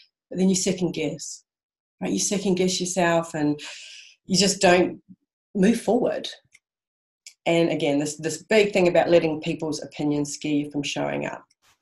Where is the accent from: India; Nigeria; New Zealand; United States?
New Zealand; now in Australia; So I'm from New Zealand. I'm going to really go through this really quickly. I've been in Australia about 25 years now.